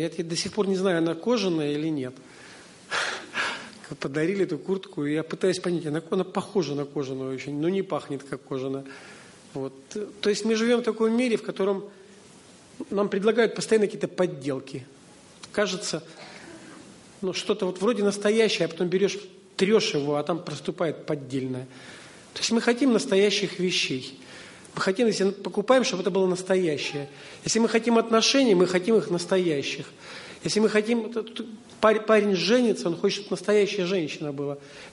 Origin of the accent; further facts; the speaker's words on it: Abkhazia, Georgia; moved away; also born or lived in Minsk, Belarus; Я родился и вырос в Абхазии. Абхазия – это часть Грузии, бывший Советский Союз, страна Черного моря находится, там, где горы и море.